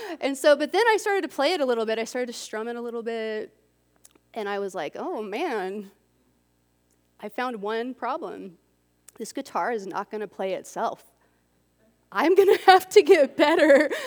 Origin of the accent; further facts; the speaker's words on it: Jackson Hole, Wyoming, United States; And my parents and my family were from Jackson Hole, Wyoming.